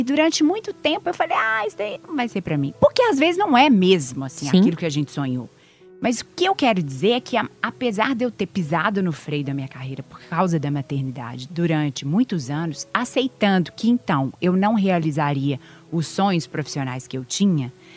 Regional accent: Belo Horizonte, Minas Gerais, Brazil; eu comecei como produtora na Globo Minas, porque eu sou de Belo Horizonte.

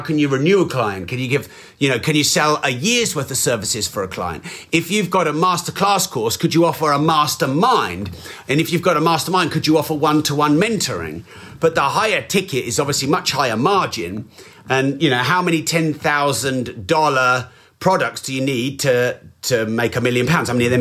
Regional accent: England, United Kingdom; I'm very English.

